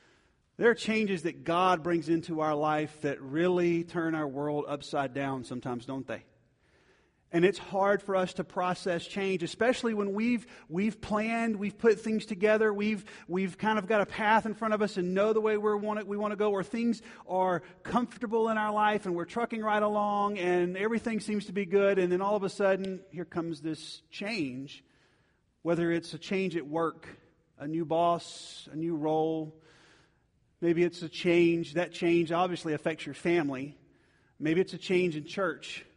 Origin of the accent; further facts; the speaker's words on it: Georgia, United States; I grew up in Georgia and south of Atlanta. And Atlanta that's where Coca-Cola was made.